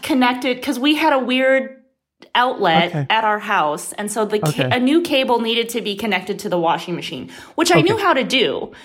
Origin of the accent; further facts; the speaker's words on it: Midwest, United States; I grew up in the Midwest